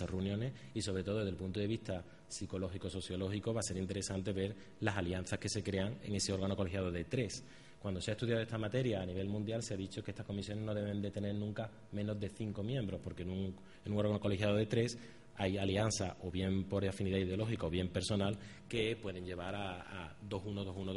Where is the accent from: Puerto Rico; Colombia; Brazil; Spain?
Spain; Andalusia; Piensen en Andalucía, de donde vengo.